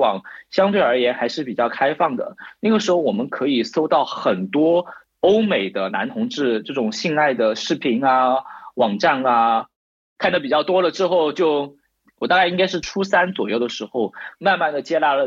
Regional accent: Luzhou, Sichuan, China; 其实我们老家那个地方其实就跟整个新中国以前的那个叫什么三线工程是有紧密相关的，他们是做那种挖掘机的零件啊什么之类的。对，那个地方也不大，就是一条主干道，然后有几个片区。

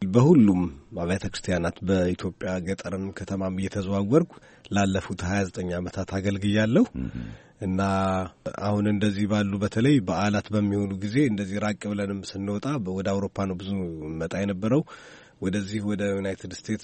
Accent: Gondar, Amhara, Ethiopia; born there; በወንጌላውያን ቤተ ክርስቲያን ውስጥ ዘማሪ ነኝ እና የተወለድኩት ጎንደር ነው።

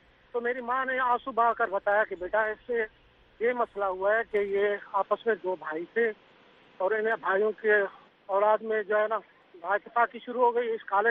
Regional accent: Sindh, Pakistan; میں نواب شاہ سندھ میں رہتا ہوں. میرا گوٹھ جو ہے ولیج فیض محمد بنگوار میں ہے.

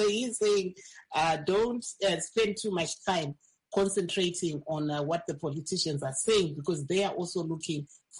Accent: Chinhoyi, Mashonaland West, Zimbabwe; And he actually comes from my hometown in Chinoy.

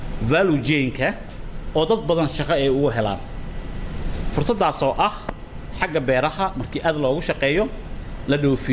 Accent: Lower Shabelle, Somalia; aniga waxaan ka soo jeedaa dhulal beereed shabeelada hoosan ka yimid deegaankii halkaas waaye

